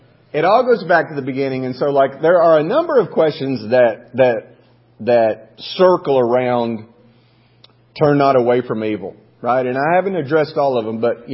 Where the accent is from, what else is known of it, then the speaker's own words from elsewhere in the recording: Alabama, United States; because I'm from Marion County, Alabama.